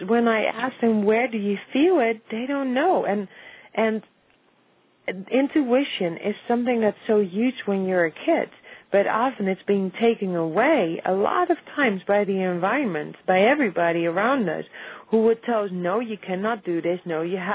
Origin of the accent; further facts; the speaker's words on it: Netherlands; English is a second language; I think I'm from Europe, I'm from Holland, and I think a lot of kids are also growing up without having always that much choice